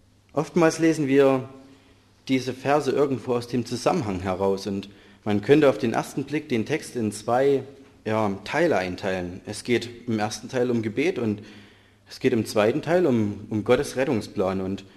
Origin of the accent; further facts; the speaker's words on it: Vielau, Saxony, Germany; ich komme aus Vielau, ich arbeite auch fast in Vielau als Maschinenbauingenieur, bin 27, verheiratet